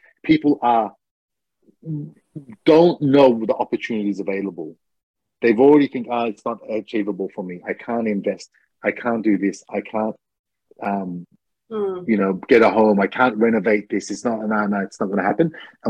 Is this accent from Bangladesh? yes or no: no; Australia; because I'm Australian and interest rates are under 1%.